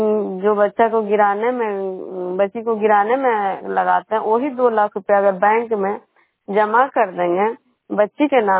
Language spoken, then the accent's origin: Hindi; Bishnupur, Bihar, India